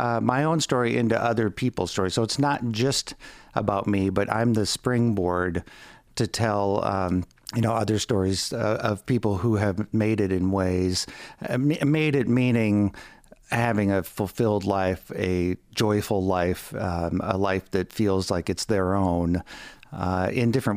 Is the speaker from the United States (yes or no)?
yes; Midwest, United States; And I certainly took that as a compliment growing up in the Midwest.